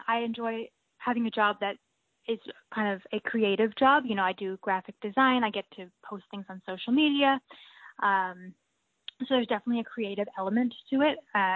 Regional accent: Acton, Massachusetts, United States; Yeah, I'm from Acton. It's kind of near Concord, Massachusetts.

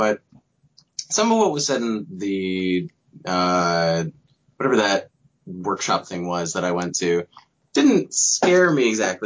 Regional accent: New Jersey, United States; Yeah, the company's in New Jersey as well. My hometown is like probably half an hour from the company.

